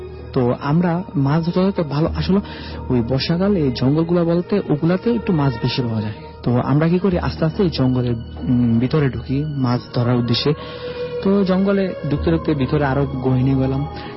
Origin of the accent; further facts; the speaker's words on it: Chandpur, Chittagong Division, Bangladesh; now in Dhaka, Bangladesh; আমার গ্রামের বাড়ি চাঁদপুর বাবুয়ার উত্তর মশাদি গ্রামে।